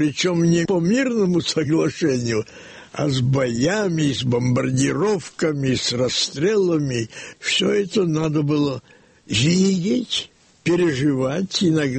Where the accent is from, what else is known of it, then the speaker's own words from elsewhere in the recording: Kyiv, Ukraine; Мои первые рисунки – это впечатления от гражданской войны в Киеве, в моем родном городе.